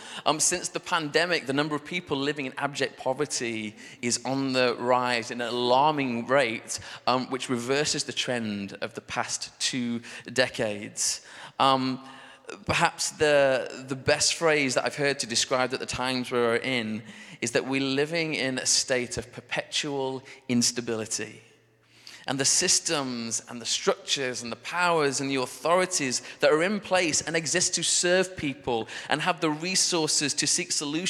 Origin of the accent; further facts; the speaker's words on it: Sheffield, Yorkshire and the Humber, United Kingdom; I'm from Sheffield originally. I grew up in Hillsborough, just a stone throw down the road.